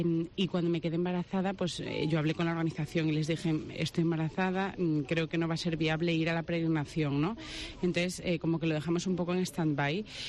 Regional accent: Lugo, Galicia, Spain; nosotros somos de Lugo, bueno, mi marido es de Madrid, pero vivimos en Lugo

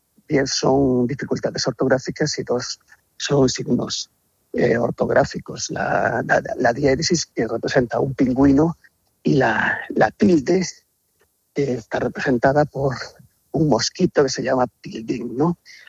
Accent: Galicia, Spain; yo soy gallego

